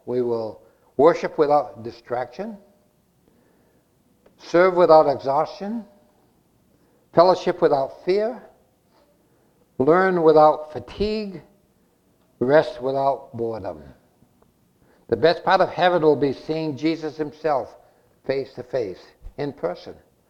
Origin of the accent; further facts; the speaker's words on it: Massachusetts, United States; accent: Massachusetts; And you're probably having trouble with my language, my Massachusetts accent, but hard is hard.